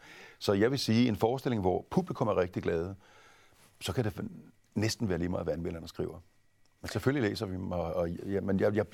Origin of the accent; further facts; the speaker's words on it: Kolding, Region of Southern Denmark, Denmark; Tænk nu, hvis jeg tager til en af de danske skuespillerskoler og ikke kommer ind, så vil de sige hjemme i Kolding, så var du ikke så god alligevel.